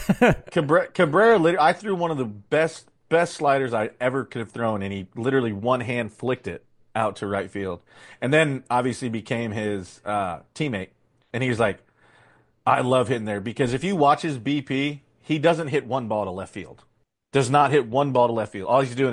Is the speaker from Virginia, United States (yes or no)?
no; Nebraska, United States; I was like, hey, I come from Nebraska. I don't know what's going on here.